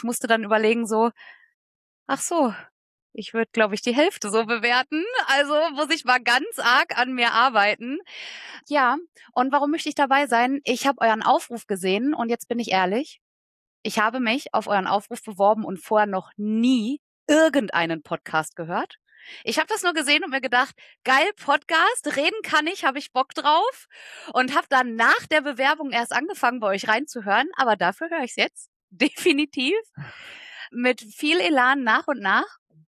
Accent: North Rhine-Westphalia, Germany; moved away as an adult; now in Ruhr area, Germany; Ich bin nur Wahlpottler tatsächlich. Ich komme aus dem Sauerland und dachte mir, boah Leute, nee, fühle ich nicht. Und bin sofort mit 18 in den Pott gezogen und will hier dafür nicht mehr weg.

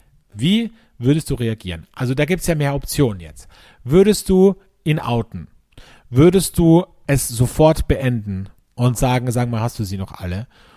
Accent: Austria; Wie ein Flitzebogen oder wie man bei uns in Österreich sagt, wie ein Gummiringerl gespannt.

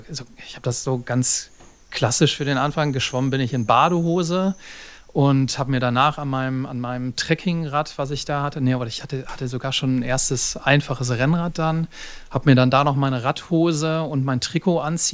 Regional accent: North Rhine-Westphalia, Germany; born there; moved away; Lebe mit meiner Familie in Münsterland, habe ich schon gesagt, bin eigentlich gebürtiger Rheinländer, bin da aber schon ganz lange weg

